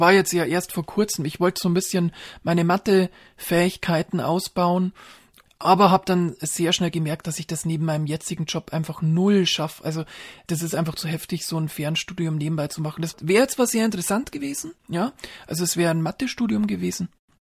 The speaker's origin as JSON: {"language": "German", "town": "Regensburg", "region": "Bavaria", "country": "Germany", "tie": "born or raised there", "said": "bin dann so wie so ein geprügelter Hund dann wieder zurückgekommen in meine Heimatstadt Regensburg"}